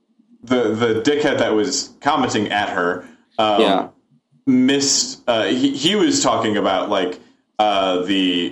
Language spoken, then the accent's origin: English; Nebraska, United States; I'm from Nebraska.